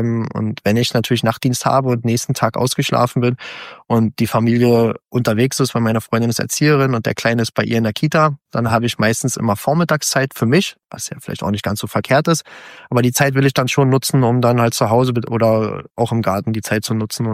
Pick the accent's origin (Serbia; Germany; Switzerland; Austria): Germany; Berlin; ich bin im Süden von Berlin groß geworden.